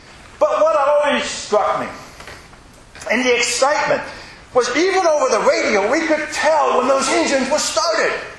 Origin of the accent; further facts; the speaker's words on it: Indiana, United States; For some reason, this year I've had several opportunities to reflect on Memorial Day and growing up in Indiana.